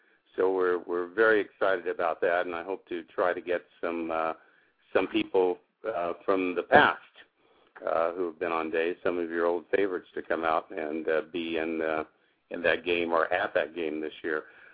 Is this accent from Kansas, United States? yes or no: yes; Kansas, United States; now in California, United States; I've been in California now for many years, but I grew up in Kansas and went to college back there.